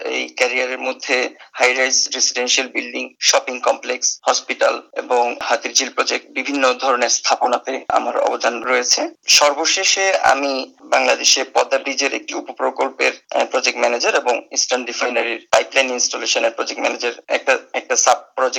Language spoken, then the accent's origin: Bangla; Bangladesh; now in Australia; আমি আমাদের বাংলাদেশি কমিউনিটির সাথে যোগাযোগ করেছি এবং তাদের কাছ থেকে বেশ কিছু সহযোগিতা আমি পেয়েছি। বিশেষ করে আমি আমার বাসা খোঁজার ক্ষেত্রে আমি বলবো যে অস্ট্রেলিয়াতে এসে বাসা সার্চ করা এবং পাওয়া কিন্তু অনেক কঠিন ব্যাপার